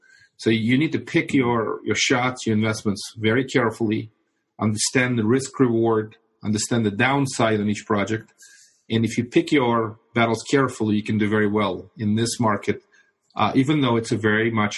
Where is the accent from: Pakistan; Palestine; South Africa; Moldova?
Moldova; first language ru; English is a second language; now in Brooklyn, United States; Originally, I immigrated from the former Soviet Union, Republic of Moldova. Mm. But Russian is my native tongue.